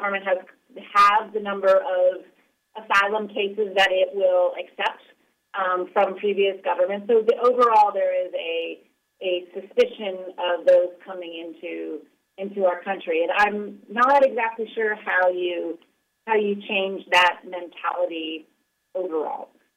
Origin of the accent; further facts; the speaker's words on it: Ohio, United States; And I'm originally from Ohio, so nice to be talking to you here.